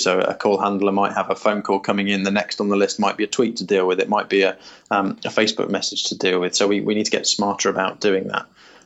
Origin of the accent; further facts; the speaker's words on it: Wales, United Kingdom; As a Welshman